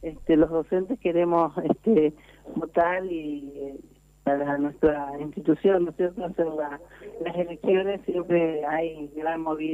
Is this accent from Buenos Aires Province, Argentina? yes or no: no; Paraná, Entre Ríos, Argentina; Yo soy del departamento de Paraná.